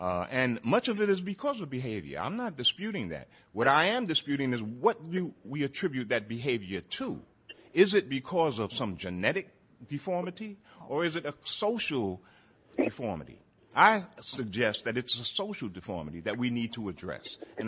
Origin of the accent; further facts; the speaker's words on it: New York, United States; I grew up in Harlem, and that's the way